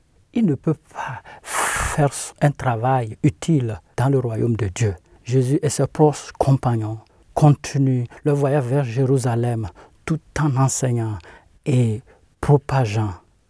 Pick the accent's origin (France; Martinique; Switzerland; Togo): Togo; je suis originaire du Togo.